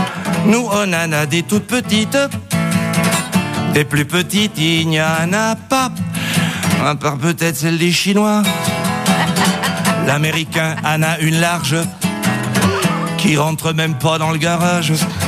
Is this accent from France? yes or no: yes; Perpignan, Occitanie, France; first language Catalan; Le catalan, c'est ma langue maternelle. Je suis natif de Perpignan.